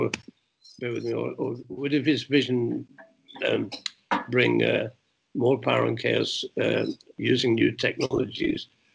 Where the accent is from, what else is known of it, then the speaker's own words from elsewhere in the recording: England, United Kingdom; I, like you, Damon, I grew up in England